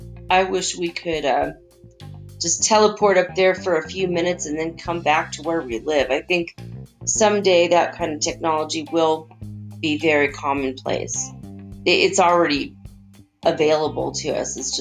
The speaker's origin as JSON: {"language": "English", "region": "Minnesota", "country": "United States", "tie": "born or raised there", "said": "I grew up in Minnesota, and I've seen I've seen a lot of auroras in my day."}